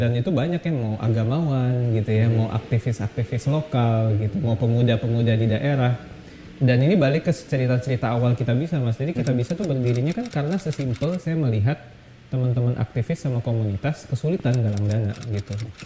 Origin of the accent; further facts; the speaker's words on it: Bukittinggi, West Sumatra, Indonesia; born there; saya kebetulan lahir di Bukit Tinggi kan